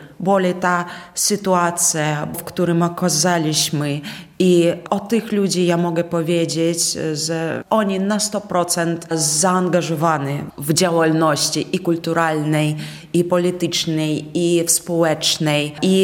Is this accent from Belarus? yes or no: yes; Minsk, Belarus; Polish is a second language; now in Poland; mieszkam w Białymstoku, bo uwielbiam i Podlasie, i uwielbiam to miasto. Tak to trochę dziwne, bo zawsze mieszkałam w stolicach. Jestem z Mińska